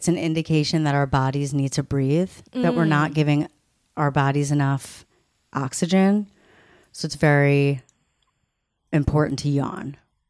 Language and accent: English; Long Island, New York, United States; I can't say that word because I'm from Long Island.